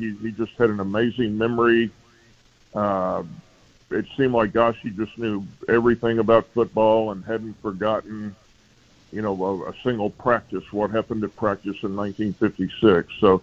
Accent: Knoxville, Tennessee, United States; And I told him, I'm from Knoxville, Johnny Majors sent me.

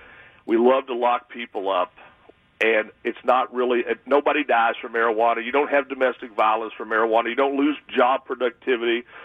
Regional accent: Kentucky, United States; No, I'm from Clooney and I are from Kentucky, and so it'd probably be Clooney for me.

